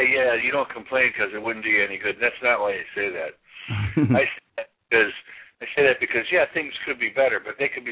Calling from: Los Angeles, California, United States; from Los Angeles.

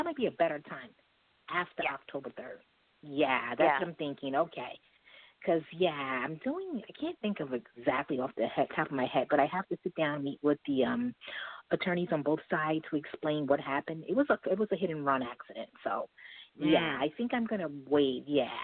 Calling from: Brooklyn, New York, United States; I'm calling from Brooklyn, New York.

